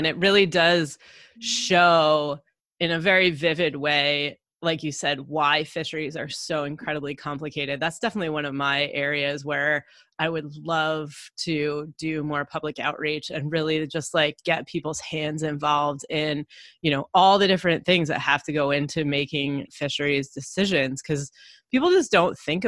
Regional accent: Midwest, United States; now in St. Petersburg, United States; We both live in St. Petersburg now, and I didn't grow up here. I grew up kind of in the Midwest

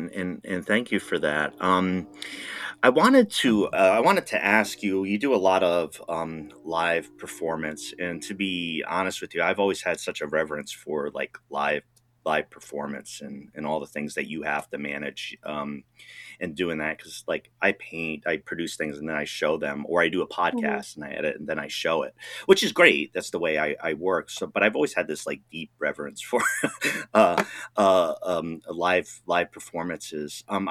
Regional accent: Rhode Island, United States; I'm originally from Rhode Island, so as you head out there, I'm sure it'll be a hot, fun time.

